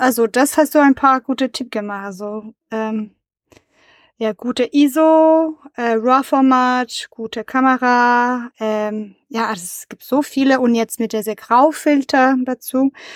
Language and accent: German; Canada; German is a second language; das war einfach nur meines kleines Tipp als Kanadierin.